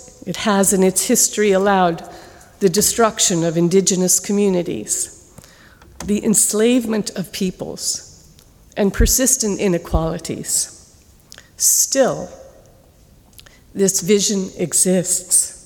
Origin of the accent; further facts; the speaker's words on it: United States; But growing up in the United States, the inheritance that they gave me, I was taught the Pledge of Allegiance.